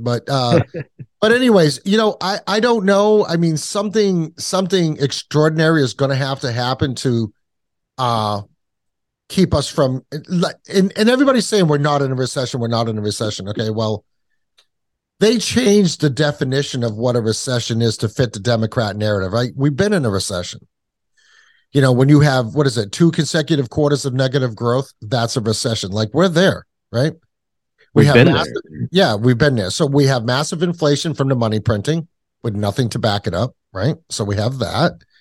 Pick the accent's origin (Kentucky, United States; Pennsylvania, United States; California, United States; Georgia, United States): Kentucky, United States; born there; I was born in Kentucky. I'm all about the coal, you know?